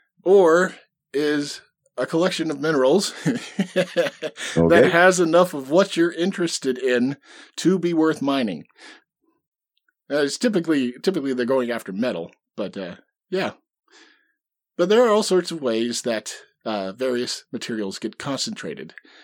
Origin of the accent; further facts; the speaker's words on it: Washington, United States; the geological history of my home state, Washington State, where just about everything happened